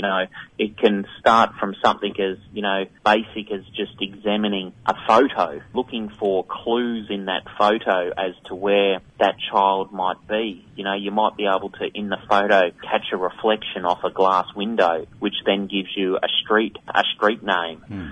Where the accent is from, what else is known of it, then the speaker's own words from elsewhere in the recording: Queensland, Australia; you've got to be proud as a Queenslander to know we've got the best in the world here in Queensland.